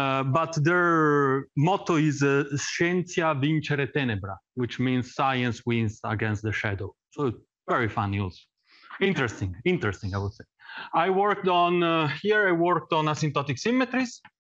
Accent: Lombardy, Italy; also born or lived in Paris; So I come from Italy, near Milan, and I studied my PhD in Paris.

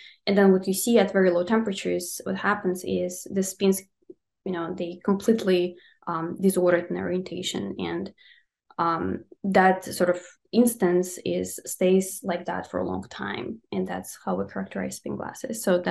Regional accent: Russia; English is a second language; now in United States; So I'm originally from Russia and I studied high energy theory for quite a few years.

